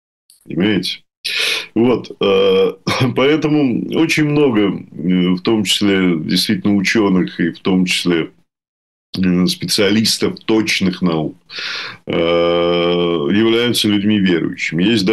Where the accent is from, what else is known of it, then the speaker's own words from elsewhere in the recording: Moscow, Russia; а тогда, в те времена, еще так же, как и я, москвич